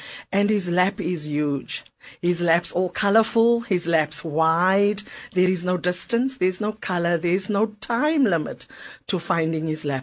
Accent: Bonteheuwel, Western Cape, South Africa; born there; I was born in Bonthevelde, one of seven children. I was then

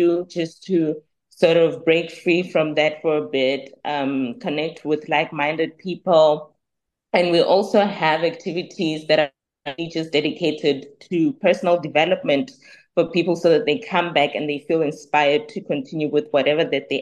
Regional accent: Limpopo, South Africa; now in Cape Town, South Africa; because I come from Limpopo. I'm originally from Limpopo.

